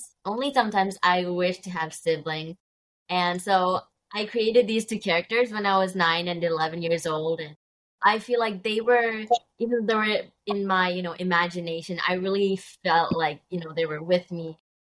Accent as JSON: {"language": "English", "region": "Kerala", "country": "India", "tie": "born or raised there", "said": "growing up in India, I cherish both like the Kochi and Palakkad, you know, backgrounds, because my mom was from Kochi, dad was from Palakkad."}